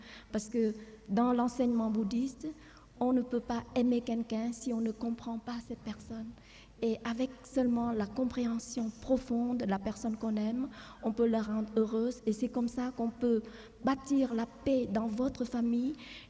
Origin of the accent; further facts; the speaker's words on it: Vietnam; moved away; En fait, j'ai quitté le Vietnam depuis 68, mais je n'ai jamais quitté une minute. Mes mains ont atteint le Vietnam chaque moment